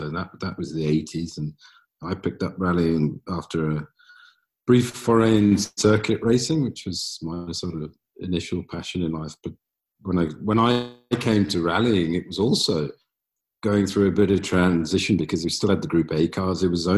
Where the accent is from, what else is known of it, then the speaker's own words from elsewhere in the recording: United Kingdom; as a Brit